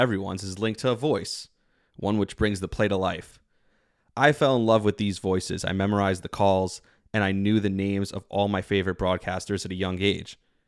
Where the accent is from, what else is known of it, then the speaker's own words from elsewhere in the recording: New Jersey, United States; also born or lived in many other places; And the teams I love most are those teams who play in New York, growing up in New Jersey. Then many other places, as my family bounced around a bit, I always connected in a special way with sports.